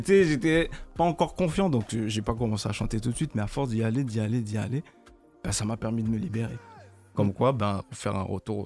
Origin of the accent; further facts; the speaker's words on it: Guadeloupe; now in France; Ouais, de Guadeloupe à Mets-sur-Seine pendant 2-3 ans et après la Bretagne. Du coup, j'ai atterri là-bas